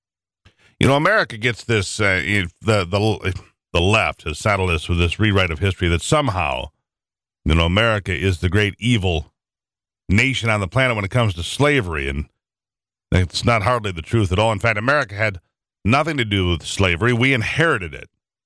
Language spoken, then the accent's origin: English; United States; born there; Being an American is the greatest honor of my life. Being born here